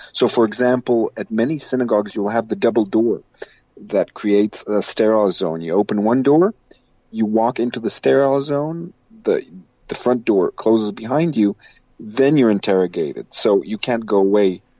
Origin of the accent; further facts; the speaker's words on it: Ra'anana, Central District, Israel; It reminded me of growing up in Ranana, the little Pretoria, as we used to call it